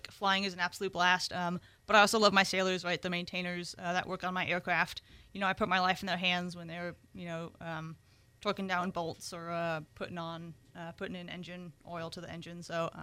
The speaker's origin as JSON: {"language": "English", "town": "San Diego", "region": "California", "country": "United States", "tie": "born or raised there", "said": "Yes, so I've always wanted to be a pilot growing up in San Diego, right? Not from a Navy family, but being in San Diego, a huge Navy presence"}